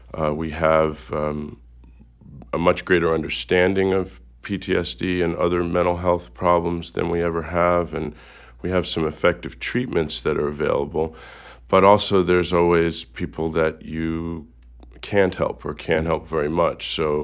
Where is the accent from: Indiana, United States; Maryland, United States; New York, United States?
New York, United States; Well, I grew up in the New York area, and I went to medical school and graduate school here in Madison.